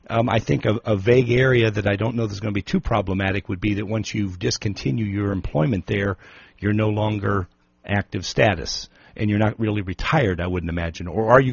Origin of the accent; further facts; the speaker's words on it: Illinois, United States; and I know this because I came from Illinois